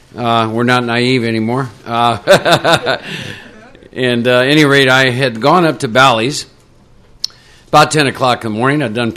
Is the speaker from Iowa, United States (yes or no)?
yes; Iowa, United States; And I was born and raised in Iowa in the Midwest, and prior to ever coming to New York City, I had formulated some belief systems about you all.